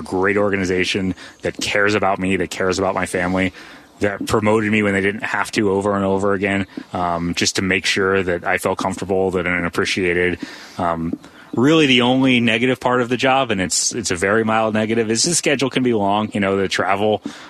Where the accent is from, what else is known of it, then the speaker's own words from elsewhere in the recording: Ohio, United States; As a kid, I grew up in Ohio.